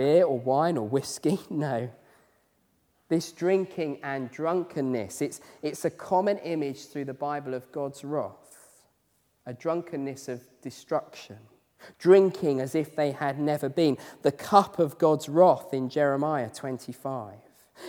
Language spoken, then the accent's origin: English; East of England, United Kingdom; I grew up in East Anglia. There was farmland for miles around, as far as the eye could see.